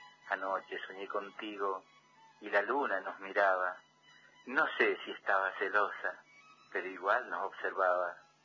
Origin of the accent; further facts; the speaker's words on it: El Carmen, Jujuy, Argentina; Soy de la ciudad del Carmen